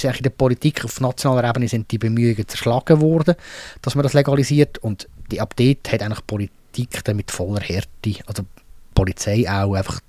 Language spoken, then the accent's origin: German; Lucerne, Switzerland; dort im St. Carli-Quartier und Luzern, wo ich aufgewachsen bin